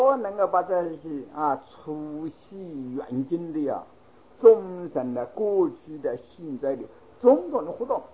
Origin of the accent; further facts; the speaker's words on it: China; 我们中国人也一直说话哟，就是一母生九等子